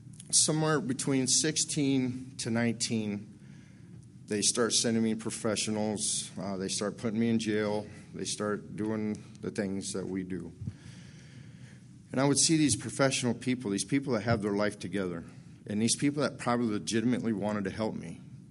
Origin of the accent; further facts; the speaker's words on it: Iowa, United States; I grew up down around Adelissa, West Liberty, Iowa City, Muscatine area. I kind of floated around that area.